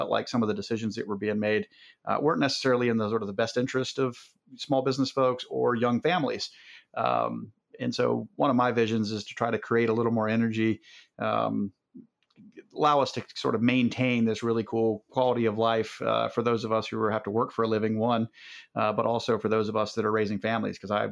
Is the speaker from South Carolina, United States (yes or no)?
yes; Beaufort, South Carolina, United States; My wife's from Hilton Head. I'm from Beaufort. We moved to Tampa, just north of Tampa, with my business for a while.